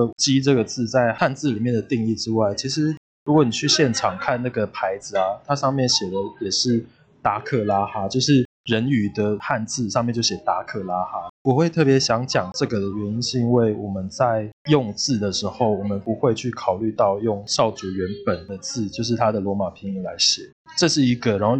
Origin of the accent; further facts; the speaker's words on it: Namasia, Kaohsiung, Taiwan; 我的家乡就是桃园乡下面就是纳玛夏嘛，